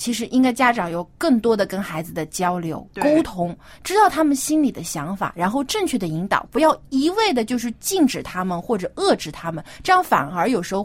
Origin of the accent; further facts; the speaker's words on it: China; 我觉得因为我们中国人可能也是还有一些这种传统和保守的思想